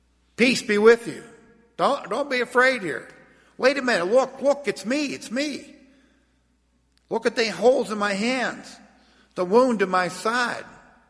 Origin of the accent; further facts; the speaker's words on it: Port Vue, Pennsylvania, United States; we grew up in Port Vue. My dad was a policeman there.